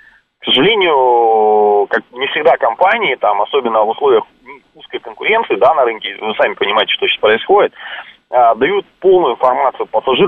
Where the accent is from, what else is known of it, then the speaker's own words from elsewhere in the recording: Far East, Russia; Я родом с Дальнего Востока, да, вот, уже говорил, до этого общались.